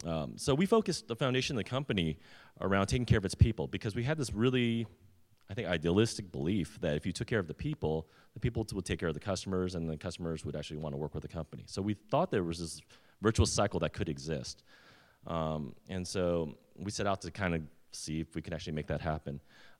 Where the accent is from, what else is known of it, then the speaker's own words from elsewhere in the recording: Sunnyvale, California, United States; also born or lived in Mountain View / San Jose / Los Altos Hills; now in Cupertino, United States; I was born in Mountain View. I grew up and lived in Sunnyvale, San Jose, Los Altos Hills. And recently, the last 19 years, I've been in Cupertino.